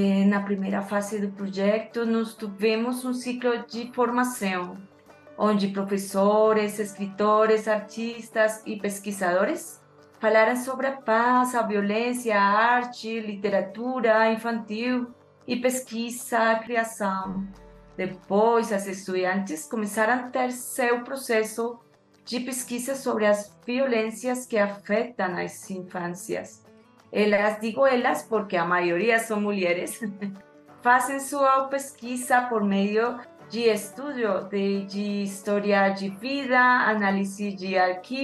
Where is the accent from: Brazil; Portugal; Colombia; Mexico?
Colombia; Eu sou colombiana